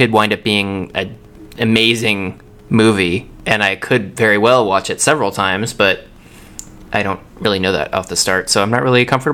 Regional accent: Tampa, Florida, United States; because I'm from Tampa, Florida, and it takes place in Tampa, Florida.

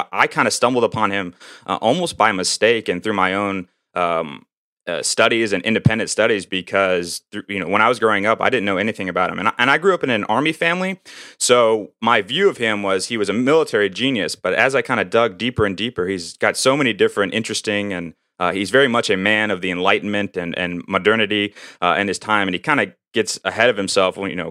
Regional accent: United States; especially growing up in American education system

